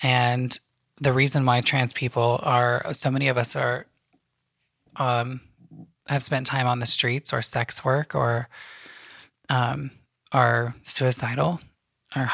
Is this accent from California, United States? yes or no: yes; California, United States; Let me just let you know that there are people like me born and raised in California, mm-hmm. and we speak great English.